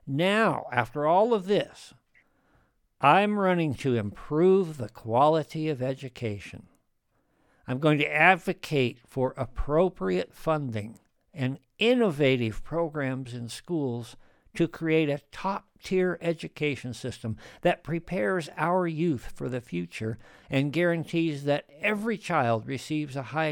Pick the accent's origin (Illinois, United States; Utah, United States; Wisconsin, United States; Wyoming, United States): Wyoming, United States; You know, I grew up here in Wyoming. And I remember going to the mountains, for example, back in the 60s and the 70s.